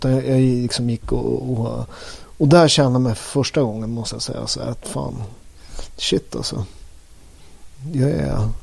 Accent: Upplands Väsby, Stockholm County, Sweden; Jag är från Väsby i lilla Finland. Ja, exakt. Från Marabo.

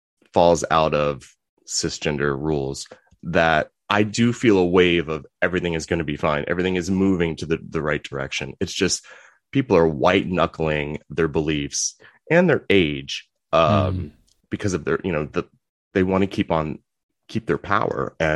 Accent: Virginia Beach, Virginia, United States; So, and I grew up in Virginia Beach. We have strip malls of churches, you know, in the South.

